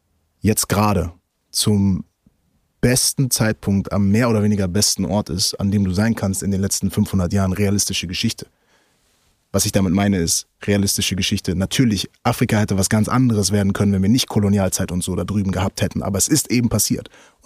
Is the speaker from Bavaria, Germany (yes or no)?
no; Bremen, Germany; ich komme aus Bremen. Ich komme aus dem Steintor aus Bremen. Jeder, der ungefähr weiß, was das für eine Ecke ist, weiß, was das bedeutet, wenn du da als Schwarzer rumläufst.